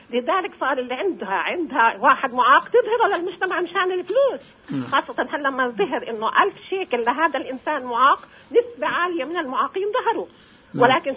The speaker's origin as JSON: {"language": "Arabic", "country": "Iraq", "said": "فاحنا لما جيت من العراق"}